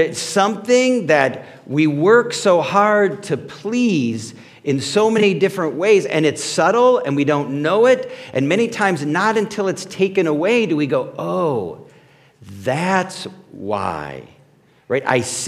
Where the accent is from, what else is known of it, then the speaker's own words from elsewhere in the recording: Cleveland, Ohio, United States; And I was talking to a guy, and he's in Pittsburgh, and he found out I was from Cleveland, and he swore at me and hung up.